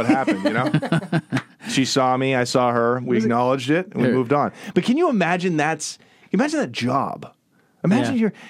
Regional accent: Switzerland; I'm from Switzerland

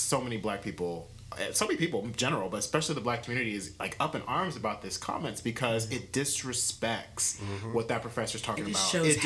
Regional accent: United States; And they would always ask me, you know, where are you from? Yo soy Americano.

